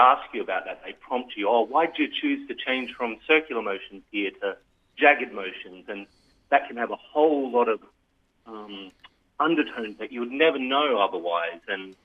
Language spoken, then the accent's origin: English; Monash, South Australia, Australia; I grew up in the Riverland. I'm from Monash originally, and I moved away to study, but I've always had a passion for the regional area.